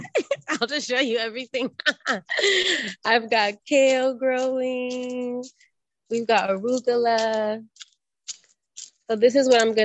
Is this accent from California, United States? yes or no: yes; California, United States; moved away as an adult; also born or lived in Los Angeles / Oakland; now in Ghana; I was born in Los Angeles and grew up throughout California. I moved to Northern California, Oakland, Bay Area in 2009 for graduate school. And I was there until 2020, when I moved to Ghana.